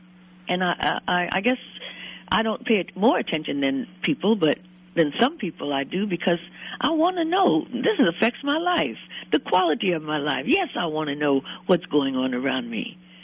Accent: Berkeley, California, United States; born there; also born or lived in Texas; now in Oakland, United States; In Oakland, California. That's my home. I was born in Berkeley, and I moved to Texas for several years to get away from distractions, but the heat ran me out of Texas.

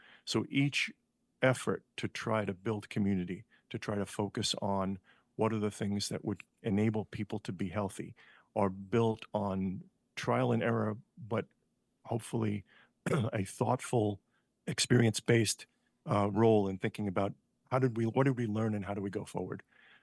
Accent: New York, United States; now in Lehigh Valley, United States; It's like the Lehigh Valley is now my home. It's weird. I identify as a New Yorker, but I've lived here longer than I ever lived in New York.

